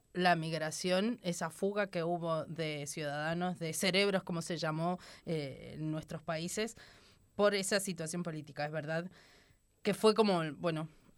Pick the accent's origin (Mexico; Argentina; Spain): Argentina; Mendoza; now in Chile; yo he llegado de Argentina de visitar a mi origen, mi familia, mi tierra.